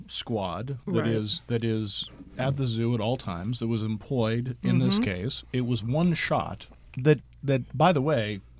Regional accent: Philadelphia, Pennsylvania, United States; I grew up in Philadelphia. We had a great zoo, Philadelphia Zoo. I grew up at the zoo.

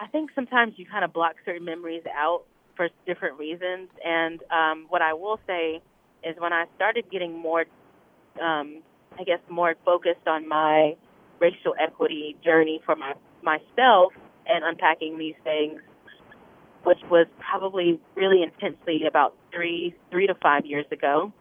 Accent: Morganton, North Carolina, United States; my upbringing, which was very much being raised in a village.

